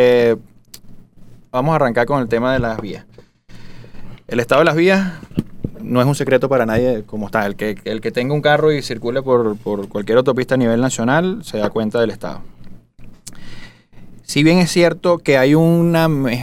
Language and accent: Spanish; Venezuela; imagínate que como todo venezolano, de todos sacamos un chiste